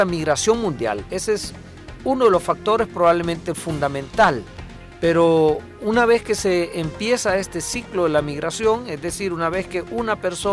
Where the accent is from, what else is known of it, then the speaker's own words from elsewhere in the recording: El Salvador; si nosotros como salvadoreños generalmente tendemos a identificar nuestros orígenes mitológicos y originarios